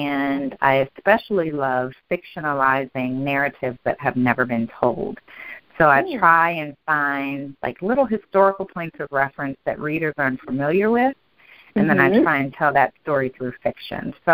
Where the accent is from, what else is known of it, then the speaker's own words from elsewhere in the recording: Florida, United States; I'm from Florida. I remembered being in like Hurricane Andrew as a kid